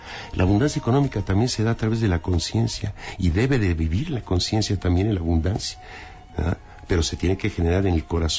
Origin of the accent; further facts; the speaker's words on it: Mexico; born there; Soy de origen italiano, nací en México.